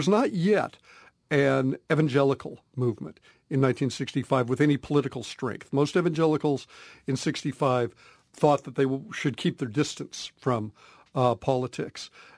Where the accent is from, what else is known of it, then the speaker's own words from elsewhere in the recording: Colorado Springs, Colorado, United States; That song in my hometown of Colorado Springs, military town, broke on the chart